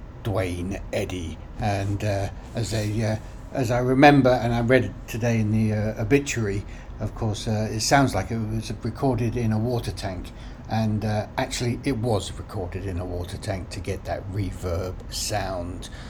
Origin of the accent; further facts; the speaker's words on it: Chichester, South East England, United Kingdom; Well, another connection for me is one of them is from Chichester, my hometown.